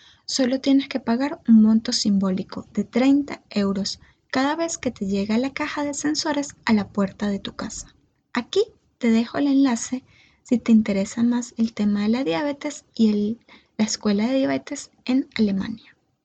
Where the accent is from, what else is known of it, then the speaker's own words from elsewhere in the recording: Venezuela; moved away; este es el tercer país donde he vivido desde que salí de Venezuela.